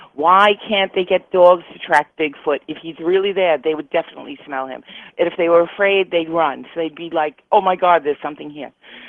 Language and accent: English; New York, United States; being a New Yorker, I guess there's a rivalry and stuff, but I'm happy they won.